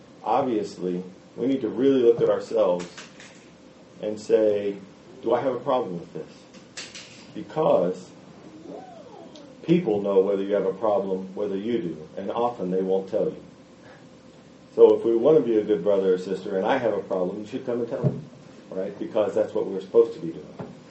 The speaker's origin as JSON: {"language": "English", "region": "Florida", "country": "United States", "tie": "born or raised there", "said": "And when I was thinking of my own life as a young Christian growing up in Florida, I grew up in a congregation probably about twice this size."}